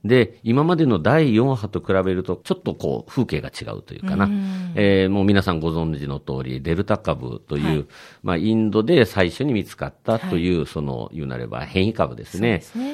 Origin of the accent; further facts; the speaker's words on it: Fukuoka, Japan; moved away as an adult; now in Okinawa, Japan; 私、まあ、実は福岡の出身で